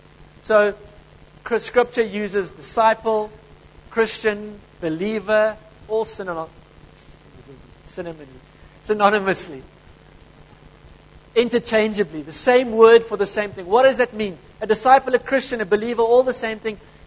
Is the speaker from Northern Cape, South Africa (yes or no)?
yes; Kakamas, Northern Cape, South Africa; I come from Kaimusa. Does anyone know where Kaimusa is? Kakamas. They're in the middle of nowhere where nothing ever happens. Except there's like a river in the middle of nothing.